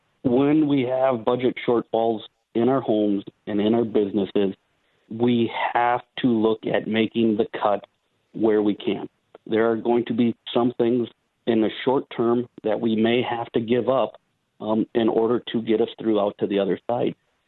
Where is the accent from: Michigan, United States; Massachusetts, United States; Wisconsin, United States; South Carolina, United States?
Wisconsin, United States; I grew up here in Portage County. I actually live in the home that I grew up in. I graduated high school, Stevens Point